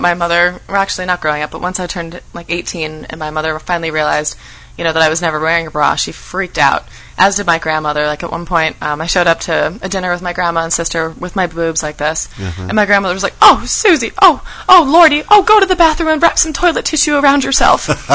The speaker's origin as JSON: {"language": "English", "region": "East Coast", "country": "United States", "tie": "born or raised there", "said": "Like, growing up on the East Coast, the water's so much colder."}